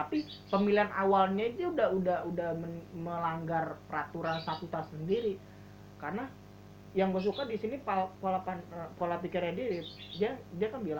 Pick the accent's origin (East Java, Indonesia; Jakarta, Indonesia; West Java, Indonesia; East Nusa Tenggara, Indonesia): East Java, Indonesia; gue orang Jawa Timur